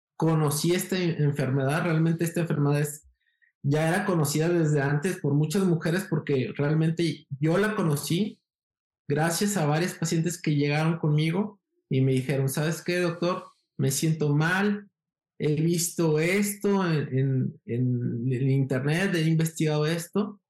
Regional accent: Guadalajara, Jalisco, Mexico; Soy de Guadalajara, Jalisco, México. Hice la carrera de medicina en Guadalajara. Luego la especialidad de cirugía general también en Guadalajara.

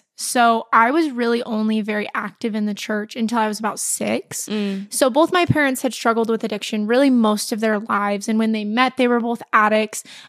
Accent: Provo, Utah, United States; In Utah. I grew up in Provo.

